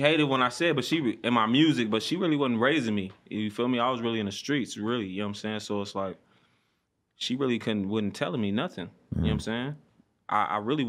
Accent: Compton, California, United States; Shit, I'm from Compton, yep. Born and raised.

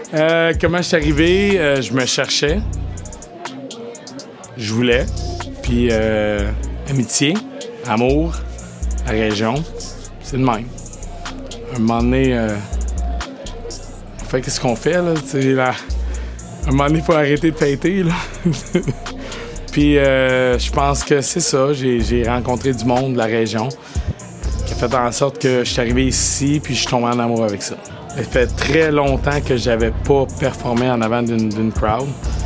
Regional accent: Florida, United States; also born or lived in Montreal, Canada; je suis né à Montréal, toute ma vie dans le sud de la Floride.

